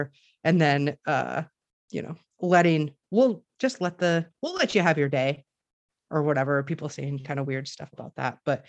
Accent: Wisconsin, United States; I have a, so I'm from Wisconsin, but I moved here.

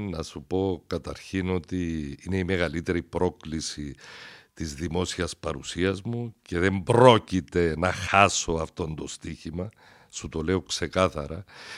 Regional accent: Nicosia, Nicosia District, Cyprus; αγαπώ πάρα πολύ την πόλη μου, τη Λευκωσία.

